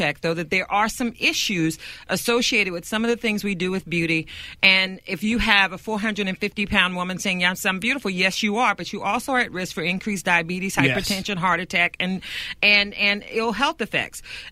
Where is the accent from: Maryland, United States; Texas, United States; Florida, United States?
Maryland, United States; I'm from Maryland, so I've got to do it in the DMV.